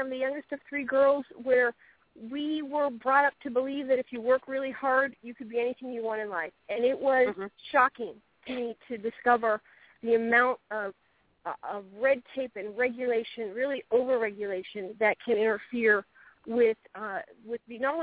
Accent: Mount Vernon, Virginia, United States; I grew up in Mount Vernon, Virginia, on what we were told was a part of George Washington's farmland, and from there grew my dream.

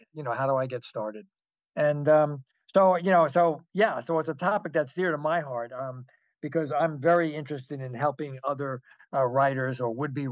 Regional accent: Bronx, New York, United States; I'm from New York. I grew up in the Bronx.

